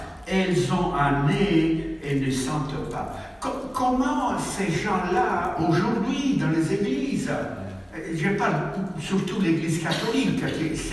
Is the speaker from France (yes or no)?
no; Sardinia, Italy; French is a second language; c'est pas chez moi, en Sardaigne, ils le font très, très, très souvent, hein.